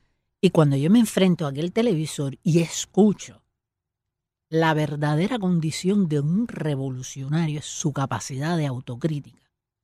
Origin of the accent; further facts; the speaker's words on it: Venezuela; moved away; Yo me fui de Venezuela en el 96.